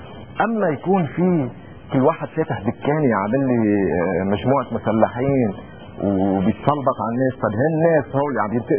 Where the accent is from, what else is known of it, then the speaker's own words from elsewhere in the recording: Sidon, South Governorate, Lebanon; إذا أنا ابن صيدا وبعرف صيدا وعايش صيدا